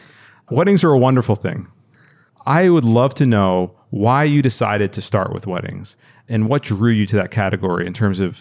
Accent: New York City, New York, United States; I'm thrilled to record this podcast today back in my hometown of New York City

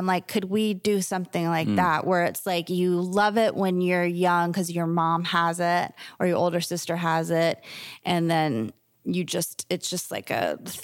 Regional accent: Florida, United States; because I'm from South Florida

